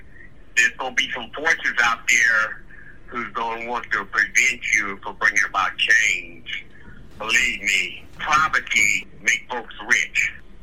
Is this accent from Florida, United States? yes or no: no; Compton, California, United States; I grew up in Compton, and the book's about the streets of Compton. Compton had a lot of slumlords when I was growing up.